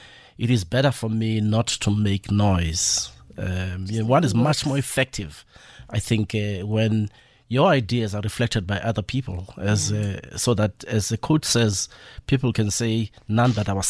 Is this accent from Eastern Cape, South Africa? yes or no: yes; Port Elizabeth, Eastern Cape, South Africa; that growing up in Port Elizabeth, when you started seeing the bed sheets